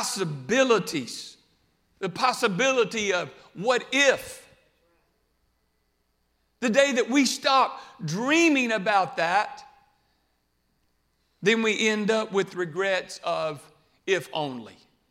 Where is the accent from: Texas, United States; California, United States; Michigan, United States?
Texas, United States; Houston; Gary Foss, I grew up in Houston going to Brother Foss's church